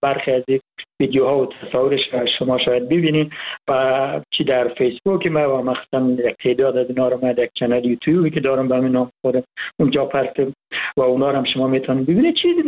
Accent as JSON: {"language": "Persian", "region": "Hazarajat", "country": "Afghanistan", "said": "من از هزارجات هستم"}